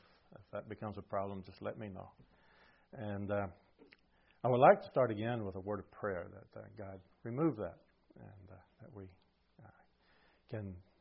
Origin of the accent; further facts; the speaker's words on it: Brent, Alabama, United States; moved away as an adult; also born or lived in Costa Rica / Colombia; And even though I grew up here in Bibb County in Brent, Alabama, they say I don't sound like that anymore. And that's perhaps because I spent most of my life in Costa Rica, between Colombia and Costa Rica. And so I left in 1989 when I was 23